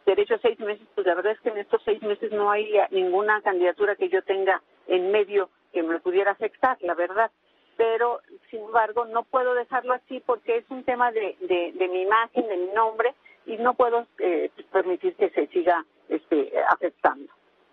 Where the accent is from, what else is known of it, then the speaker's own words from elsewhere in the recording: State of Mexico, Mexico; Yo soy del Estado de México, ni hay elecciones ahorita.